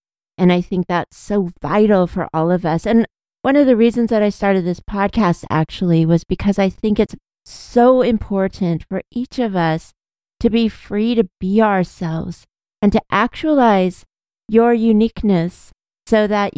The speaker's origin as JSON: {"language": "English", "region": "California", "country": "United States", "said": "I've opened the door so many times just to take pictures since I'm from California and it's still a novelty to me."}